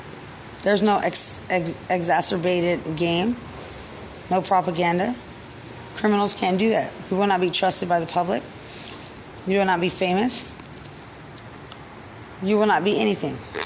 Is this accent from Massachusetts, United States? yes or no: no; Lubbock, Texas, United States; And I'm not from here. I'm from Lubbock. I grew up with all black people.